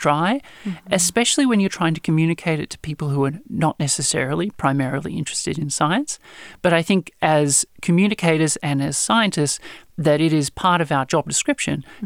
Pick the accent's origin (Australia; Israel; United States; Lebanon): Australia; So I'm from Australia. I grew up on a farm. And for the first 12, 15 years of my life, I went to school, I came home to the farm and chased cattle all day.